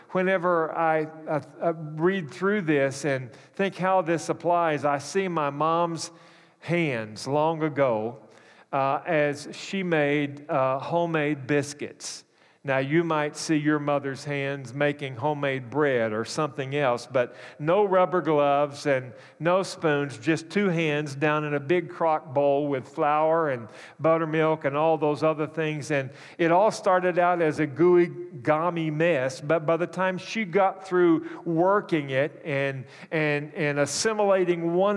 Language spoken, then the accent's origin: English; the South, United States; I'm from the South, so the example is cornbread.